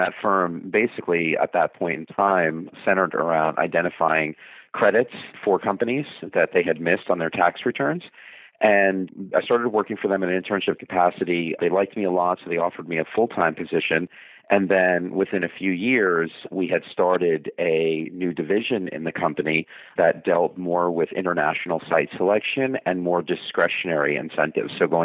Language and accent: English; New York City, New York, United States; And growing up in New York City, I was always a Mets fan